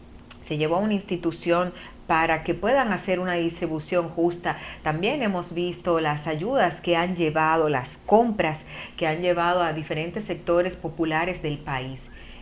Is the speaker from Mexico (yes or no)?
no; Dominican Republic; Y este es el momento que nosotros como dominicanos pues hagamos lo propio.